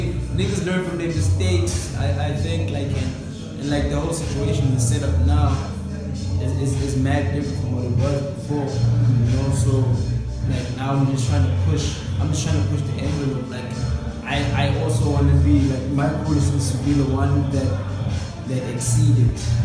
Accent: KwaZulu-Natal, South Africa; So, I'm from Ebonela. Originally from Mtwano on the South Coast.

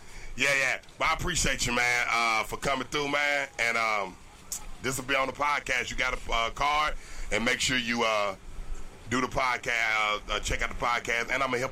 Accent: Nashville, Tennessee, United States; I'm from Nashville, Tennessee, which is about to be the next Hollywood.

